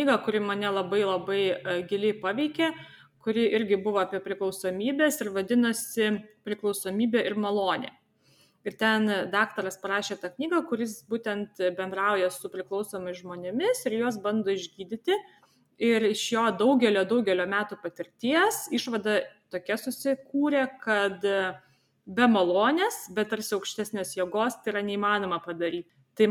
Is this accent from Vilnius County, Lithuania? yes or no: yes; Vilnius, Vilnius County, Lithuania; aš pati užaugau Vilniuje ir man Panevėžys atrodo tarsi karo zona